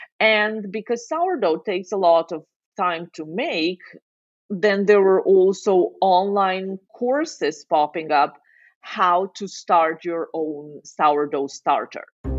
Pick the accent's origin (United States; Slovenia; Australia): Slovenia; Ljubljana; English is a second language; now in Basel, Switzerland; I live in Basel, Switzerland. However, I am from Ljubljana, Slovenia. Slovenia, it's a bread-eating country.